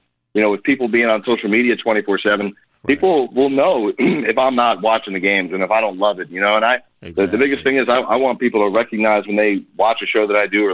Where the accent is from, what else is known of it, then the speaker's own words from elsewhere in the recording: New Jersey, United States; I had the opportunity to work at a college radio station in where I grew up in New Jersey.